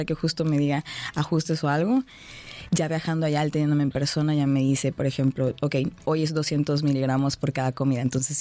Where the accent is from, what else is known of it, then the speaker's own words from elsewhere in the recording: Cabo San Lucas, Baja California Sur, Mexico; pero son de San José ellos, yo soy de Cabo San Lucas.